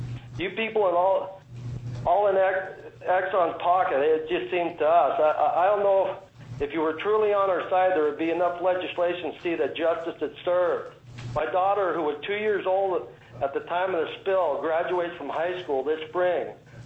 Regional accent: Cordova, Alaska, United States; born there; Yes, I was born in Cordova in 1960, began my commercial fishing career at 9 years old, fished both salmon and herring.

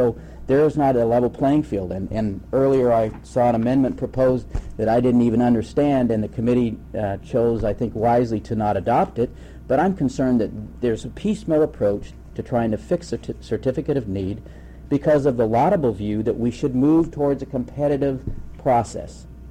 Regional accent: Fairbanks, Alaska, United States; I'm from Fairbanks. I grew up there

